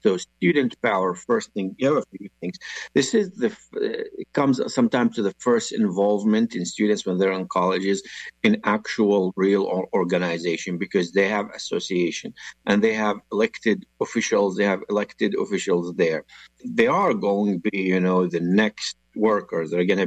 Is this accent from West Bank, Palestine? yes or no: yes; West Bank, Palestine; English is a second language; now in Canada; So first thing, I am Palestinian-Canadian, born and raised in the West Bank. So I grew up throughout the first Intifada. You know, I was about 10 years old when it actually broke. I lived through part of the second Intifada.